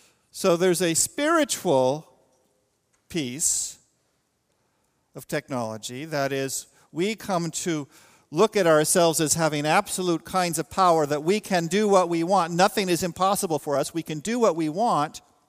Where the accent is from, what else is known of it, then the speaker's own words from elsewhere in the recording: Pacific Northwest, United States; I, growing up in the Pacific Northwest, I often wondered what it would have been like to see the landscape before it was altered by modern cities.